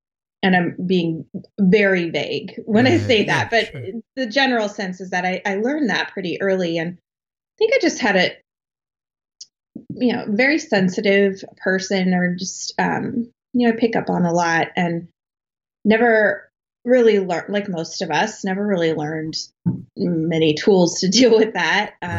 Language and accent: English; Colorado, United States; So I grew up in, I was born and raised in Colorado in a small town south of Denver. I lived there all through my life.